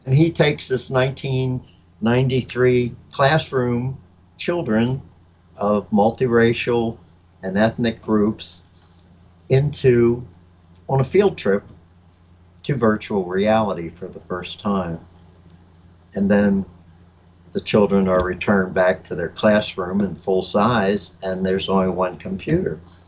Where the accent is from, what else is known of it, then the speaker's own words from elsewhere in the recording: Baltimore, Maryland, United States; Boyhood Adventures is me growing up in Baltimore in 1955 and 56, and my life when my parents moved to the suburbs